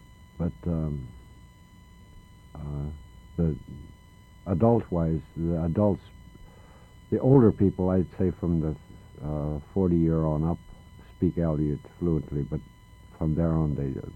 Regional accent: Alaska, United States; No, I'm from Alaska.

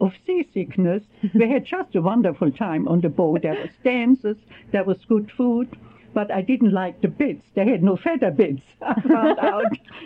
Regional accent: Nussdorf bei Landau, Rhineland-Palatinate, Germany; also born or lived in Impflingen; born in Impflingen bei Landau in the Rheinpfalz, November 1107. 10 years later, my parents, they moved in another small town next to the big city Landau, Nussdorf bei Landau.

